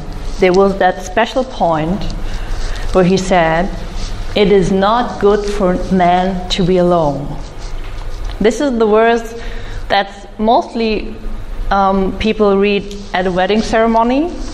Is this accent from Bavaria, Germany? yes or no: yes; Munich, Bavaria, Germany; I come from Munich in Germany.